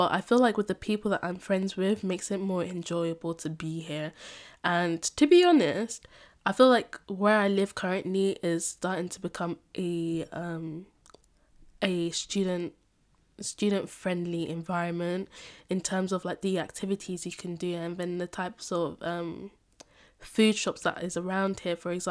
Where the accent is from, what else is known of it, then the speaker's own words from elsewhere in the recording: London, United Kingdom; So here I am thinking, okay, so I'm from London, I'm very much a city girl.